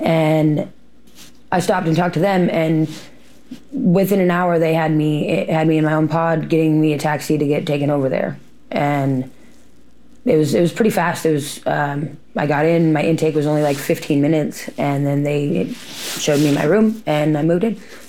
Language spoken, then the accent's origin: English; Oregon, United States; born there; I was born in Central Oregon, and about 14 is when I became homeless.